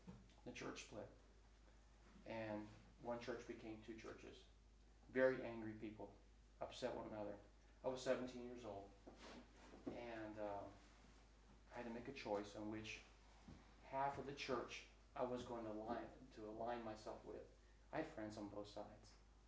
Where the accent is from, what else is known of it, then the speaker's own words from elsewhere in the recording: Florida, United States; my parents weren't comfortable with the public school system in South Florida. I grew up in South Florida.